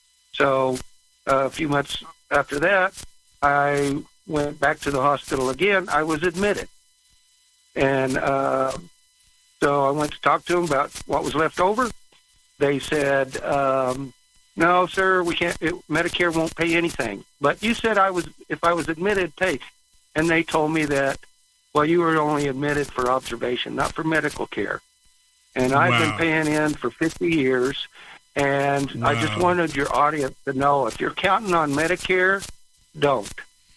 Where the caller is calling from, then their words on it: New Mexico, United States; I'm calling from New Mexico.